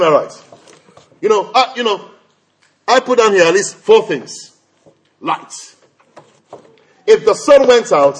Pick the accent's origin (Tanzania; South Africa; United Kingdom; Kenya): United Kingdom; England; Born and bred in England, went back to Africa, stayed in the sun.